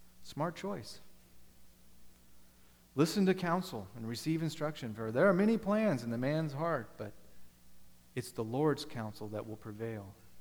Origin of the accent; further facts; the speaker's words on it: Ohio, United States; In case you don't know, I'm from Ohio.